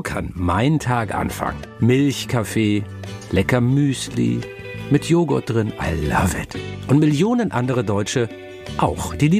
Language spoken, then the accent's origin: German; North Germany, Germany; Als Butsche, so sagt man bei uns in Norddeutschland, als kleiner Junge habe ich gelernt, wie man Euter abwischt